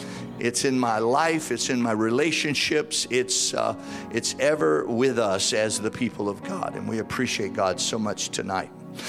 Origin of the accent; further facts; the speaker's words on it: Baton Rouge, Louisiana, United States; He's out of Brother Tony Spell's church there in Baton Rouge, my hometown.